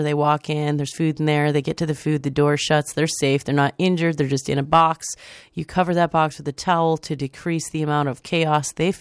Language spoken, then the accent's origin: English; Midwest, United States; I'm from the Midwest